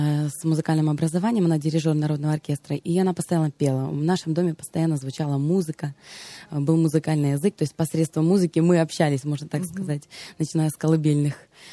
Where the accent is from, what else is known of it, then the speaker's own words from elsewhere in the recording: Odesa Oblast, Ukraine; Я из Одесской области, Арцизского района, из села.